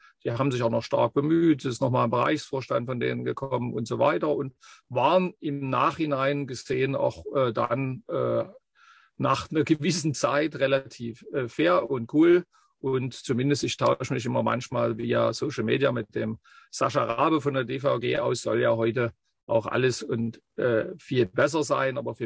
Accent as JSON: {"language": "German", "region": "Saxony", "country": "Germany", "said": "Region Leipzig, vom Alter her also auch noch jemand, der 18, 19 Jahre in einer anderen Republik das erlebt hat"}